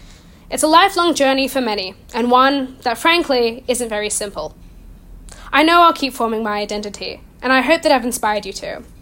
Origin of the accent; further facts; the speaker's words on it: Australia; born there; I'm an Australian-born girl